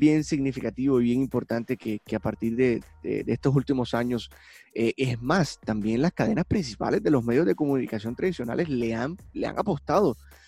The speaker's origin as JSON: {"language": "Spanish", "town": "Cartagena", "region": "Bolívar", "country": "Colombia", "tie": "born or raised there", "said": "Mi equipo favorito en Colombia son los Tigres de Cartagena, obviamente el equipo de mi ciudad natal."}